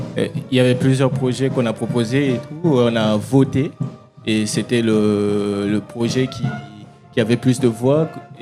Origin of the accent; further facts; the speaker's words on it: Périgueux, Nouvelle-Aquitaine, France; Je viens de Périgueux.